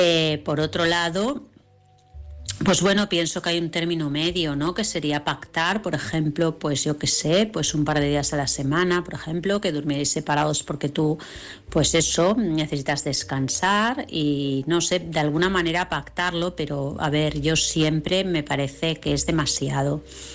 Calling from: Vilassar, Catalonia, Spain; de Vilassar.

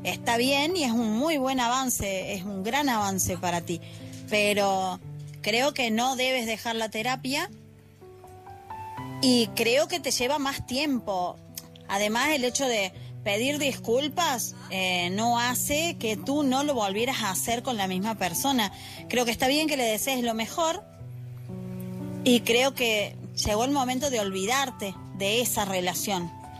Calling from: Argentina; desde Argentina

